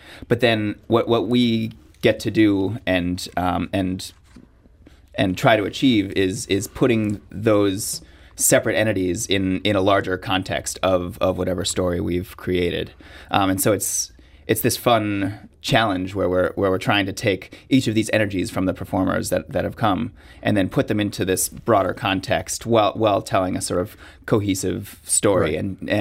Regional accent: New York, United States; I had kind of half of a normal childhood growing up in New York and going to public school and all of that.

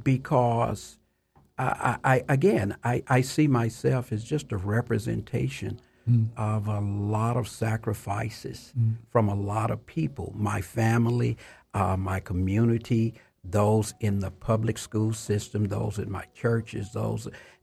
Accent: Chattanooga, Tennessee, United States; It was a segregated world. I went to public school. I never went to an integrated public school.

